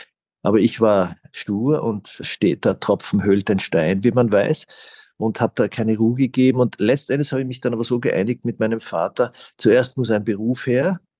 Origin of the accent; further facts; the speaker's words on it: Graz, Styria, Austria; Ich bin in Graz aufgewachsen, in der Wilhelm-Rabe-Gasse. Das gibt so Buwox-Wohnhäuser.